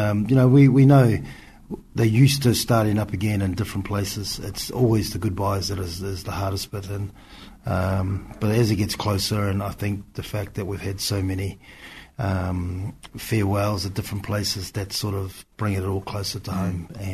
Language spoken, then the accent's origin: English; Auckland, New Zealand; we're born and bred in Auckland, and that will always be where, you know, the place that, that I suppose you say home.